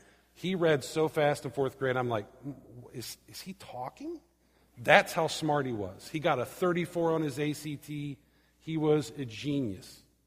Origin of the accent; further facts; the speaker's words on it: Canton, Ohio, United States; I grew up in Canton, Ohio, lived there for 22 years, and I went once for about 2 hours